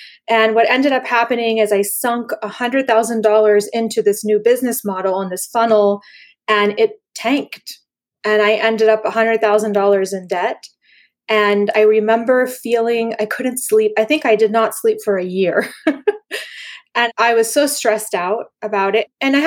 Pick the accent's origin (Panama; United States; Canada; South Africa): Panama; Gosh, I had a lot of impacts because I grew up in Panama when it was a dictatorship.